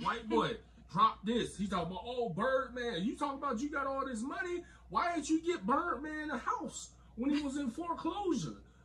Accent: Florida, United States; Honestly, I'm from Florida.

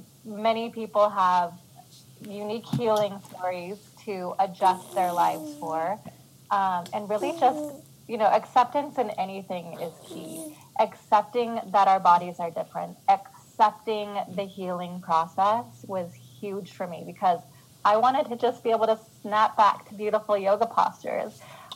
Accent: Portland, Oregon, United States; And I'm like, I'm from Portland. Of course I have.

